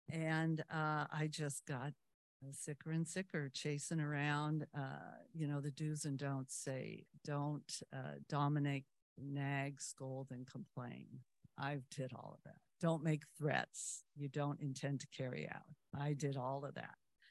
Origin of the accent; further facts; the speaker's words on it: Berkeley, California, United States; now in Danville, United States; I'm from Danville. Thank you for letting me come and do this. I'll talk about how it was, what happened, and how it is now. I grew up in a large family right near here in Berkeley, a large Irish Catholic family